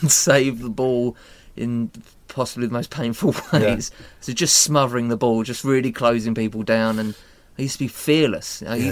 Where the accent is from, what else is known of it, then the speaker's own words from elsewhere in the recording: Dagenham, London, United Kingdom; I grew up in Dagenham, which is predominantly a West Ham area.